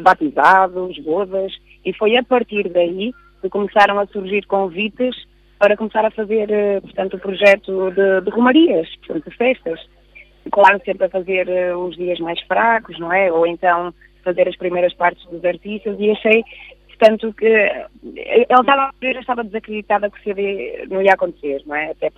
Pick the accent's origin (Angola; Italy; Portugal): Portugal; Esposende, Norte; eu moro lá, nas Marinhas, não é? Eu já moro em Esposende há 24 anos.